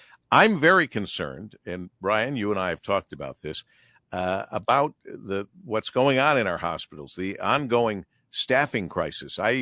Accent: Monroe, Michigan, United States; Growing up in Monroe, Michigan, I knew a lot of people who were volunteers at the hospital.

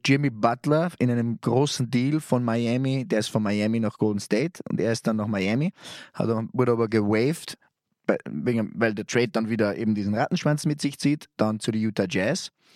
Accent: Austria; weil ich bin Österreicher und wir sind die Besten. Wir haben die besten Berg zum Skifahren, wir haben die besten Skigebiete

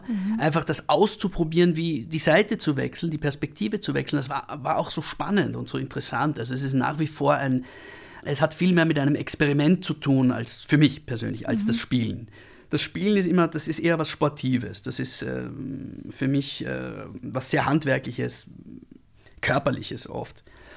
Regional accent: Austria; Und das ist nicht groß geschrieben bei uns in Österreich.

